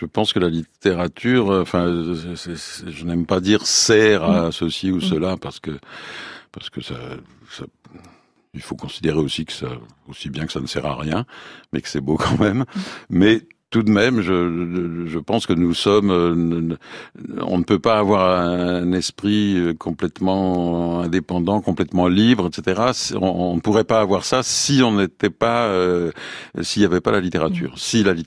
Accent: Brittany, France; Moi, je suis breton aussi.

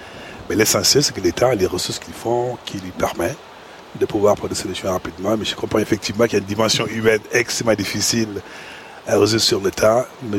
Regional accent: Senegal; Mais d'abord, en tant que Sénégalais, j'ai une réaction purement émotionnelle

